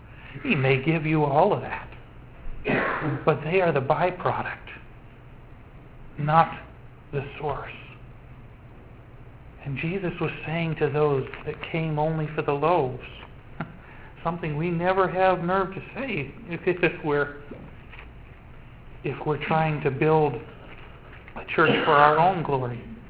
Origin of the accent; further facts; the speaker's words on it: United States; But I'm an American, so they figure there's that much money there.